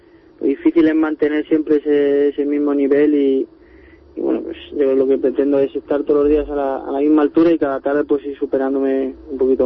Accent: Torre de la Alameda, Community of Madrid, Spain; No, soy de Torre de la Alameda.

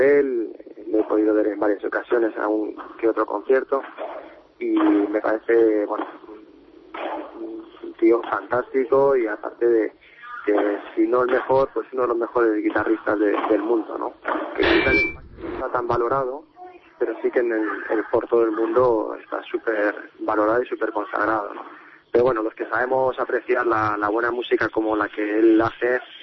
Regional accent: Getafe, Community of Madrid, Spain; yo me crié en Getafe prácticamente toda mi vida, hasta que, bueno, luego ya cuando he tenido que jugar profesionalmente, pues ya he estado viviendo por otros sitios

